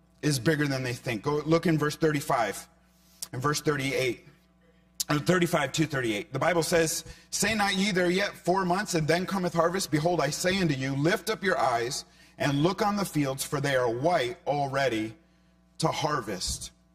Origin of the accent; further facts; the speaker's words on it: Hartford, Connecticut, United States; I grew up in Hartford, Connecticut.